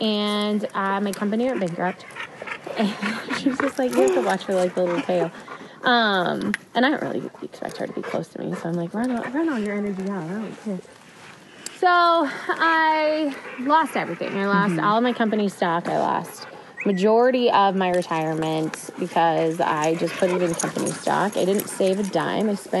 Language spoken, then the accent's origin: English; Montana, United States; moved away as an adult; also born or lived in Sandpoint, Idaho; From Montana, yeah. And then moved to Sandpoint and was there for 2.5 years.